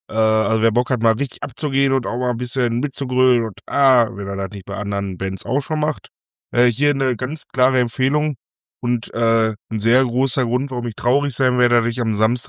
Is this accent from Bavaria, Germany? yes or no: no; Essen, North Rhine-Westphalia, Germany; hier gefühlt in der Umgebung, hier, ich komme aus Essen